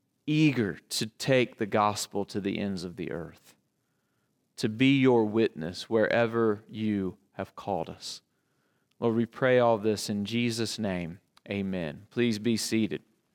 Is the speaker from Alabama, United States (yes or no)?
yes; Alabama, United States; even though I'm from Alabama, because I'm from the southeast corner of Alabama.